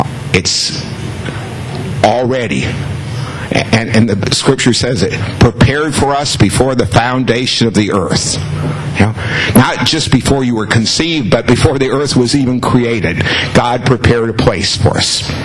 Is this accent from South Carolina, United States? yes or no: no; Orlando, Florida, United States; I grew up in Orlando, and back then the bus street was Pine Street, which is just a block north of Church Street.